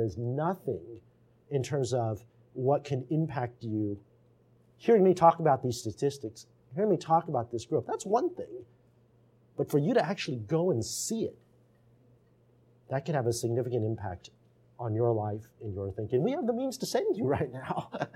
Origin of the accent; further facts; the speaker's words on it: United States; growing up in America here as an Asian American, you almost have this mindset of understanding you're living in two worlds all the time.